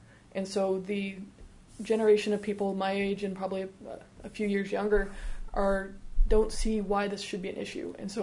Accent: Kansas, United States; now in Wisconsin, United States; even in my home state of Kansas, I could get kicked out of an apartment or lose a job just because I'm gay, which thankfully in Wisconsin, there are securities against that.

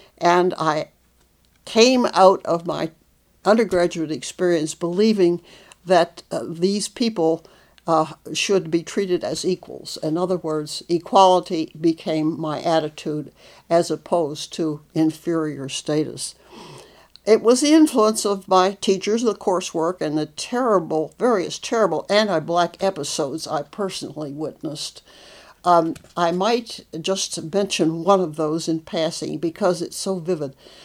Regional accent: McLean, Virginia, United States; also born or lived in Washington, D.C.; I was born in Washington, D.C. on June the 14th, 1924. And in the years 1924 through 1935, I lived in McLean, Virginia, in the family home on an 11-acre piece of land

